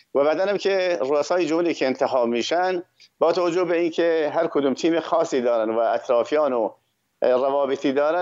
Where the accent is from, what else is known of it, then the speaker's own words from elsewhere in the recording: Iran; ما ایرانی هستیم، بالاخره ما از کشورهای دیگر از جاهای دیگری نیومده، ما مال این سرزمین هستیم